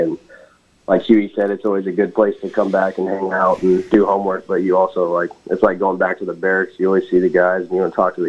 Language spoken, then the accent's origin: English; Emporia, Kansas, United States; I'm from Emporia, Kansas. Grew up here.